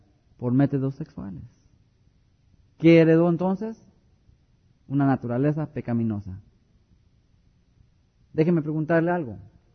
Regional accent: Mexico City, Mexico; born there; Yo nací en México, Distrito Federal, allí en la villa, en la catedral.

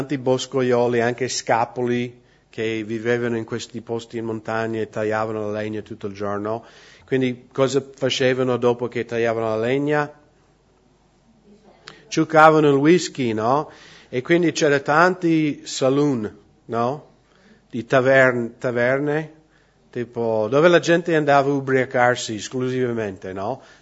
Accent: Seattle, Washington, United States; io vengo da Seattle, l'angolo nord-ovest degli Stati Uniti

